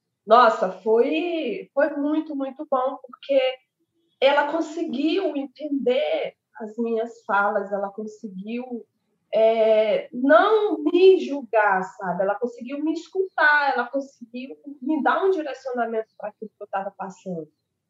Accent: Maranhão, Brazil; now in Rio de Janeiro, Brazil; Não, eu não sou do Rio. Eu sou de uma cidade chamada Pernambuco, uma cidade no interior do Maranhão. E eu vim para o Rio para fazer faculdade de engenharia de petróleo.

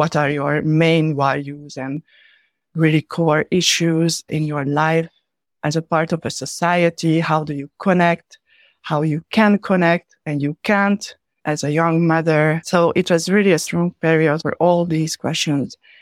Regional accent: Hungary; moved away as an adult; now in France; As you said, I'm Hungarian. I was born in Hungary and I came to France because of my studies.

